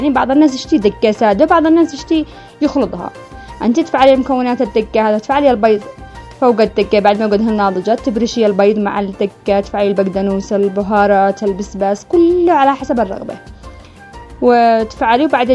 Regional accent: Yemen; ندي لكم طريقة البوريك الذي معروف عندنا في اليمن

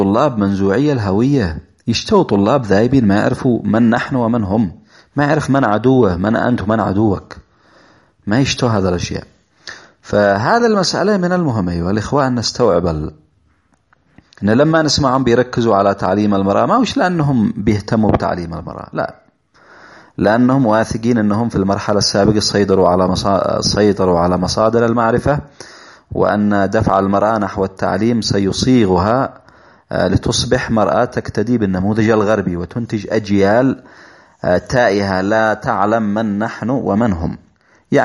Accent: Yemen; يعني بيرسل الطالب بدون ما يعرفه من احنا كأمة يمنية عربية مسلمة،

